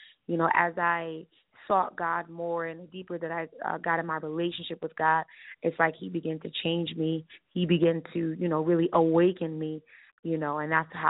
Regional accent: New Haven, Connecticut, United States; I am from New Haven, Connecticut.

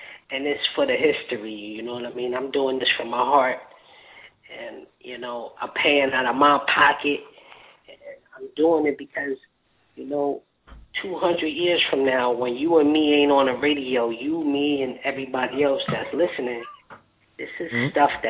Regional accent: New York City, New York, United States; And I'm from 110th Street. I grew up in the Bronx.

